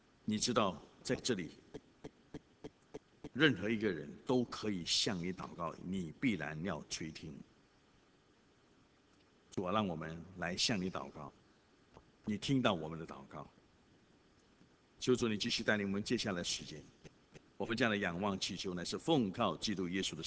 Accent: China; 骄兵必败嘛，我们中国人讲骄兵必败。

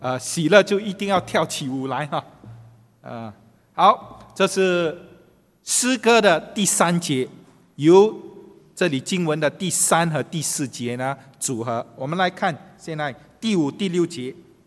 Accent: China; 所以我们中国人说，人呢有生老病死

